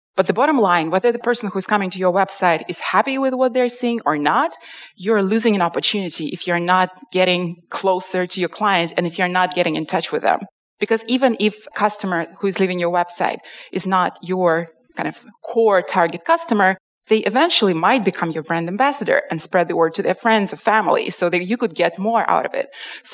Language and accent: English; Russia; also born or lived in London; so I lived in Moscow before. I'm originally from Russia, and I moved to London for a few years